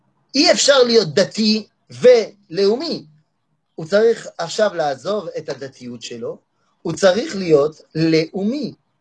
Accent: France; moved away; אני גדלתי בצרפת. יש לי אזרחות צרפתית, ויש לי דרכון צרפתי

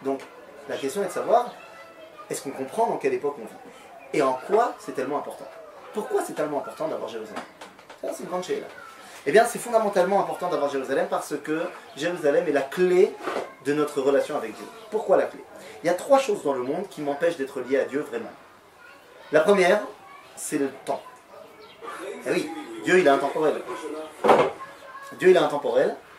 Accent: Metz, Grand Est, France; Moi, je viens de Metz.

